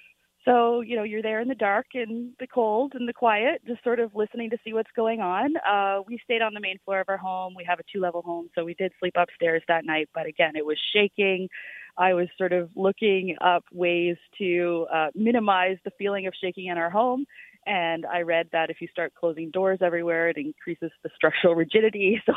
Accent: Eastern Passage, Nova Scotia, Canada; now in Cole Harbour, Canada; And growing up in Eastern Passage, we lived there before moving to Cole Harbour a few years ago.

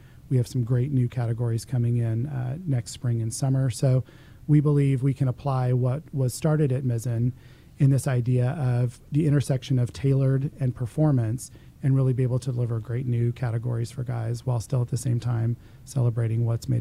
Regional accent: Arlington, United States; I grew up here in Arlington, and my first job in high school was at my local Gap store

